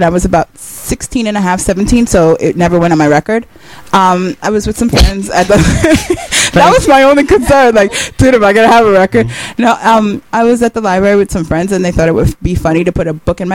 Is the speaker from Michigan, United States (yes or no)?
no; Jamaica, New York, United States; I grew up in Jamaica, but I didn't know it was dangerous until